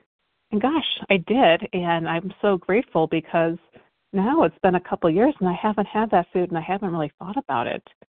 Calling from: California, United States; Hi, good morning. … in California.

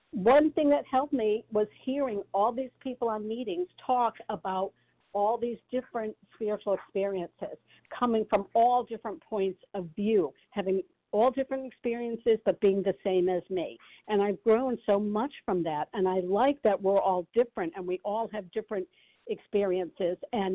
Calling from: Connecticut, United States; Hi, this is … I'm calling from Connecticut.

